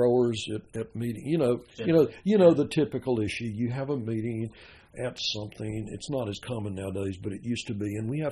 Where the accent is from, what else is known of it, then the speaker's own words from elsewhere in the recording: Texas, United States; accent: Northern Texan; My accent, native accent, is Northern Texan, but I've learned to speak sort of generic Southern. So the people can't knock me for being an outsider. I'm not, okay? My degrees are, my high school is in Texas.